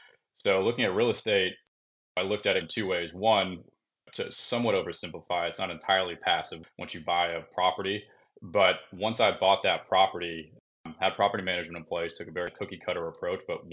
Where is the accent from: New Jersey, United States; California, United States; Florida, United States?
Florida, United States; Orlando; Born and raised in Orlando, Florida. I tried to get out quite a few times, but just kept coming back, work and school and everything kept me here.